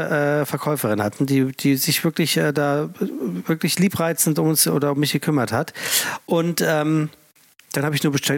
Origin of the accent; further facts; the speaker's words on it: Frankfurt, Hesse, Germany; Frankfurt und zwar Hiptebach, auch nicht in Sachsenhausen, was Triptebach wäre, sondern ich bin waschechte Frankfurter.